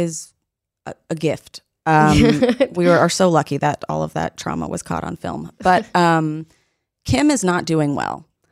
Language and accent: English; New York City, New York, United States; I grew up doing ballet. I grew up in New York City.